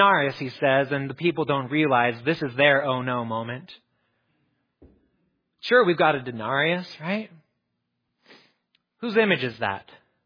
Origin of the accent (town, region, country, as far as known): Nevada, United States